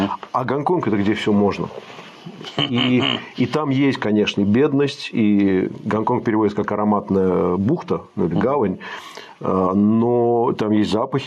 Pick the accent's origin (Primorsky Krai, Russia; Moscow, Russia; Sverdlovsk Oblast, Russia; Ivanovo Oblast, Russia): Moscow, Russia; Потому что я вырос в Москве и всегда был в Москве.